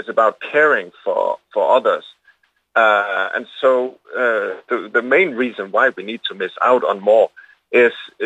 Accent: Denmark; I'm sorry to say this, but I come from Denmark, you know, we pay really high taxes

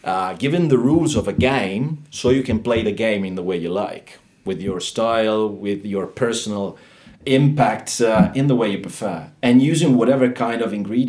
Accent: Bologna, Emilia-Romagna, Italy; And I'm from Bologna, by the way.

